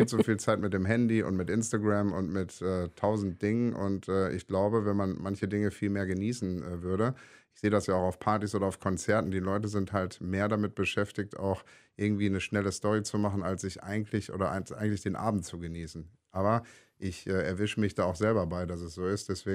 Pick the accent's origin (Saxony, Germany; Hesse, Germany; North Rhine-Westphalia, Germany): North Rhine-Westphalia, Germany; Wuppertal; Wir sind in Wuppertal groß geworden